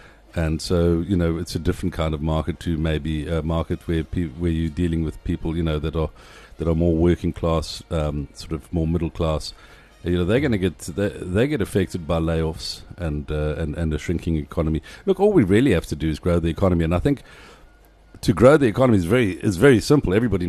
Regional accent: South Africa; think of all those missed opportunities and then go as a South African, well, let's not miss those opportunities for the next 20 years.

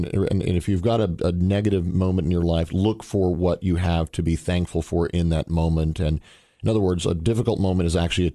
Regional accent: Cookeville, Tennessee, United States; You're a civic supporter here in our town of Cookeville, Tennessee, my hometown.

